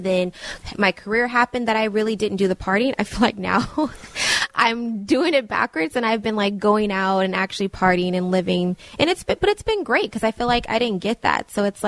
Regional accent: Granada Hills, California, United States; now in North Hollywood, United States; because I'm originally from Granada Hills

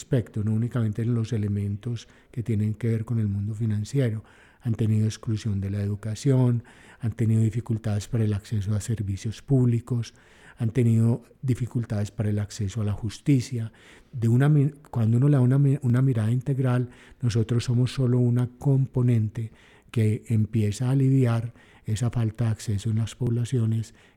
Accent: Colombia; nos movemos como colombianos

